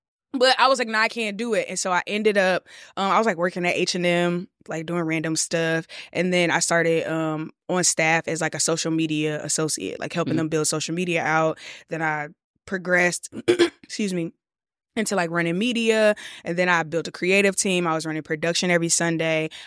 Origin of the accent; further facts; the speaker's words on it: Chicago, Illinois, United States; now in Los Angeles, United States; I'm from Chicago. I currently live in LA.